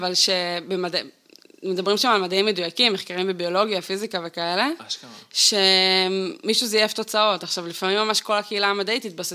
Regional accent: Northern District, Israel; גדלתי בגליל

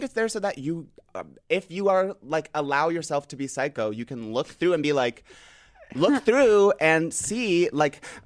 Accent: Los Angeles, California, United States; Well, I grew up in L.A.

